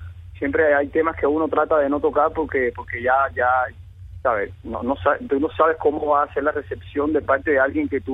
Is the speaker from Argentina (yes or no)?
no; Cuba; now in Brazil; yo soy de un pueblo en Cuba